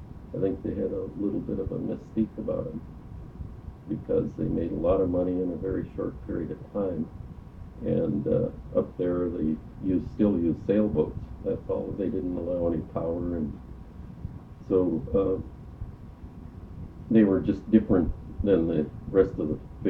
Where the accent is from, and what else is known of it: Kodiak, Alaska, United States; born or raised there